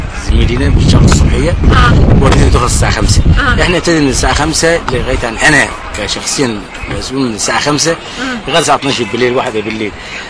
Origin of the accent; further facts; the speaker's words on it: Asyut, Asyut Governorate, Egypt; accent: Saidi; انا اصلا من الصعيد، من اسيوط